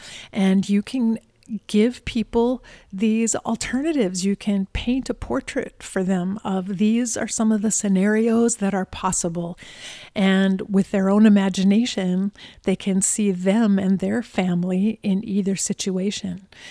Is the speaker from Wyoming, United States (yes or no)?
yes; Wyoming, United States; I grew up in Wyoming and visited Yellowstone Park every summer of my childhood.